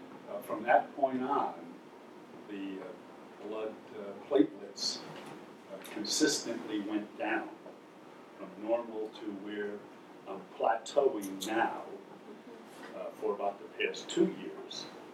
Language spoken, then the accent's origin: English; New Jersey, United States; We're from New Jersey, and I have MDS with a low platelet count.